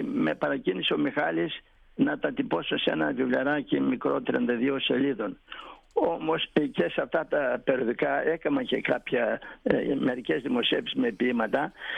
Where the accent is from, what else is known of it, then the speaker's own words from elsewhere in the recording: Deskati, Thessaly, Greece; Εάν ασχοληθώ με τη Θεσσαλία, και τη Δασκάτη το χωριό μου, κάτι θα προσφέρω